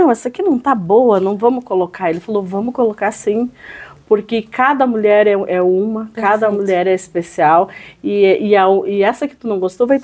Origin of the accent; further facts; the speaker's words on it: Lagoa Vermelha, Rio Grande do Sul, Brazil; eu sou de Lagoa Vermelha, né?